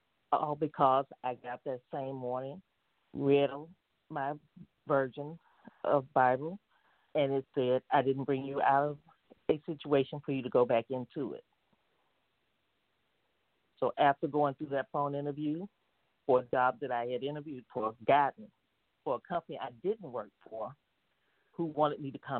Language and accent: English; the South, United States; My whole life has been nothing but the leap of faith because I grew up in the South with grandparents.